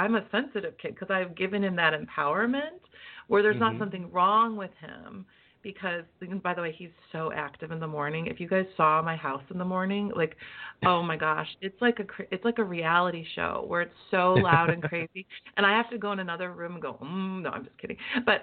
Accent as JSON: {"language": "English", "region": "Midwest", "country": "United States", "said": "I'm from the Midwest, but where I live, people kind of make it all look perfect on the outside."}